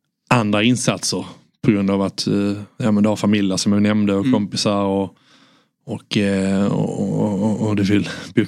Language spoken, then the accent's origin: Swedish; Landskrona, Skåne, Sweden; now in Stockholm, Sweden; de närmaste kompisarna jag har är från Skåne, från Landskrona där jag är ifrån.